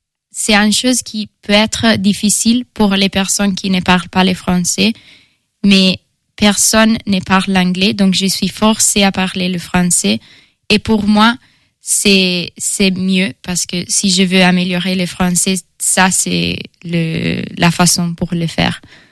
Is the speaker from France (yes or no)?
no; Italy; French is a second language; j'avais des amis qui venaient de la Suède, des amis qui venaient du Pays-Bas et je venais de l'Italie.